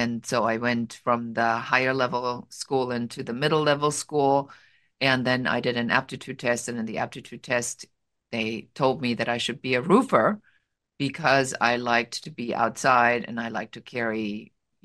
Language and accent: English; Germany; moved away as an adult; Yeah, so my origin story begins in Germany. I'm a first generation immigrant, so I grew up and lived in Germany and started my career in Germany.